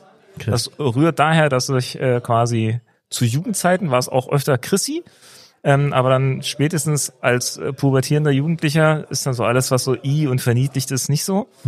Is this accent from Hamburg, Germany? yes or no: no; Berlin, Germany; Ur-Berliner, also hier geboren, hier aufgewachsen, hier zur Schule gegangen, ausgebildet